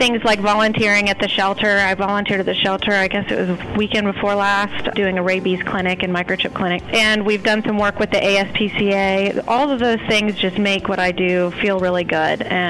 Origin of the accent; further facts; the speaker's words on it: Chapel Hill, North Carolina, United States; I grew up in Chapel Hill and rode horses around here and volunteered with the shelter at a young age.